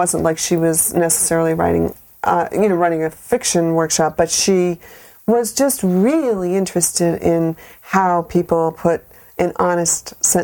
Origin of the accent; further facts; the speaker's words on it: Maine, United States; born or raised there; now in New York, United States